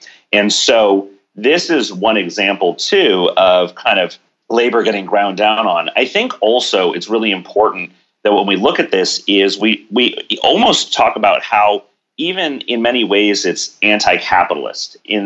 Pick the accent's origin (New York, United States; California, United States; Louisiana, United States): California, United States; Oakland; this is what actually was going to happen in my hometown of Oakland